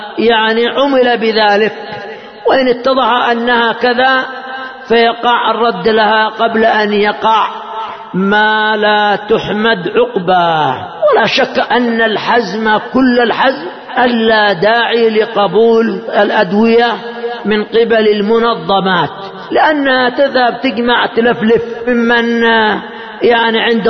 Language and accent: Arabic; Yemen; عندنا في اليمن، عندنا في اليمن